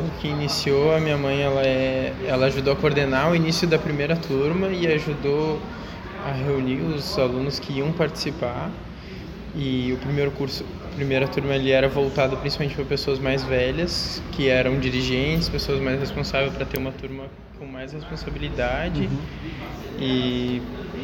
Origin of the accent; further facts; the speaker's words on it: Canguçu, Rio Grande do Sul, Brazil; E eu me criei no campo, em Canguçu, Piratini, em assentamentos, então nas regiões.